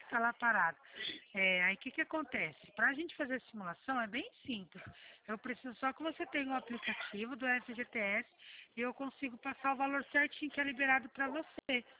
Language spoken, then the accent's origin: Portuguese; Ribeirão Preto, São Paulo, Brazil; Sou de Ribeirão Preto, aqui no interior de São Paulo.